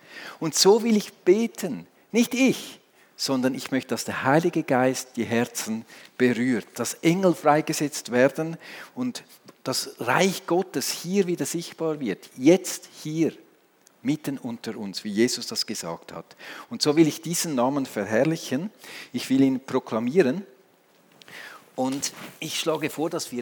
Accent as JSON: {"language": "German", "country": "Switzerland", "said": "Okay, ich weiß, ich bin Schweizer. Es geht auf Schweizerdeutsch viel besser."}